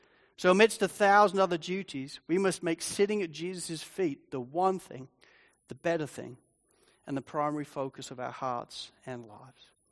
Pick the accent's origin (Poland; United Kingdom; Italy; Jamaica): United Kingdom; Spalding, East Midlands; I remember growing up in Spalding in England, every now and again a steam train would come through our town.